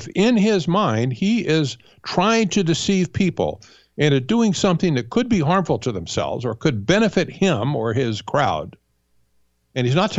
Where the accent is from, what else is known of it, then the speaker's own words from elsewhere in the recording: New York, United States; I'm from New York.